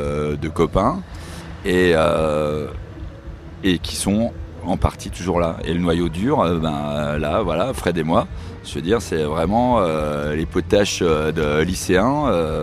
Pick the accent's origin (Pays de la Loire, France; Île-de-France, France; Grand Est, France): Grand Est, France; on vient de Lorraine, c'est vraiment de village de la Lorraine profonde, qui n'est pas forcément l'endroit le plus sexy de France.